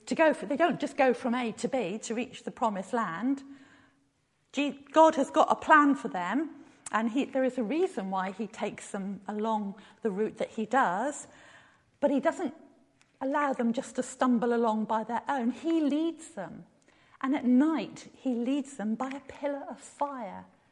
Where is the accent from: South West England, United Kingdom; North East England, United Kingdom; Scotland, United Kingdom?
South West England, United Kingdom; I'm from Devon, and we've got a word there which isn't a word that we use everywhere, the word dimpsey.